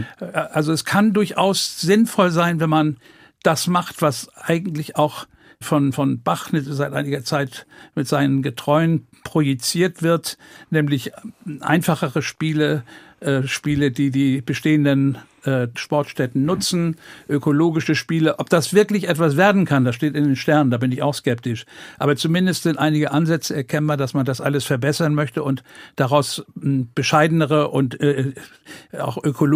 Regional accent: Germany; ich bin ja auch Deutscher und vertrete den auch.

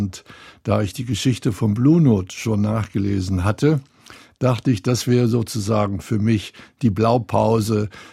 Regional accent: East Germany, Germany; also born or lived in Poland; Also wir sind ja sehr spät aus der DDR schon rübergekommen in den Westen. Damals sagte man rübergemacht, weil das war noch vor dem Mauerbau zwar, aber immerhin auch damals noch nicht ganz leicht. Jedenfalls sind wir dann 53, nachdem wir ja eigentlich aus Polen, von Polen in Ostdeutschland

